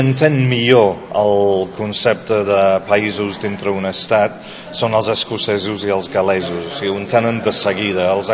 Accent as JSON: {"language": "Catalan", "region": "England", "country": "United Kingdom", "second_language": "Catalan", "moved": "yes", "lives_now": "Spain", "said": "no sabia que existia, com la majoria d'anglesos en aquella època, finals dels anys 70"}